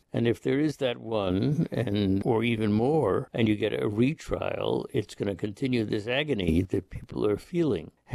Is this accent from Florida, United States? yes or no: no; Fire Island, New York, United States; You know, when I grew up on Fire Island, David, there were so many things that you couldn't